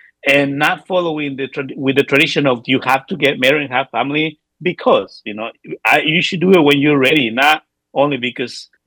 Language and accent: English; Oaxaca, Mexico; now in United States; Because back in Oaxaca, I went to school in Oaxaca. I'm from Oaxaca, Mexico.